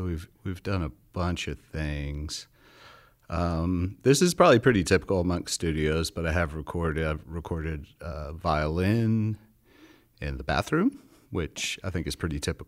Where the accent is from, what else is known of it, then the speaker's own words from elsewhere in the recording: Nashville, Tennessee, United States; I come from Nashville.